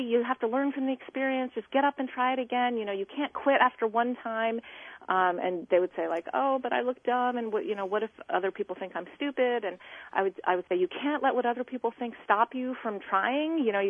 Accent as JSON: {"language": "English", "country": "United States", "said": "Yeah. Yeah. I'm Chinese American."}